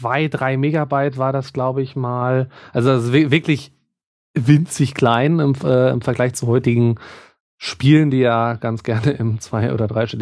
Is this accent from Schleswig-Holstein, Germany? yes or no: yes; Schleswig-Holstein, Germany; born there; now in Munich, Germany; gebürtiger Schleswig-Holsteiner, inzwischen in München verortet